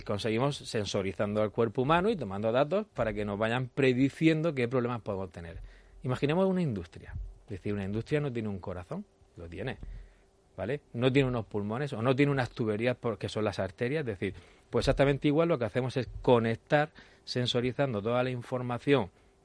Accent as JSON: {"language": "Spanish", "town": "Cartagena", "region": "Region of Murcia", "country": "Spain", "accent": "Murcian", "said": "mi acento se nota que soy de Cartagena, de Murcia, no, eso no lo puedo cambiar. Y estoy orgulloso completamente de esa parte."}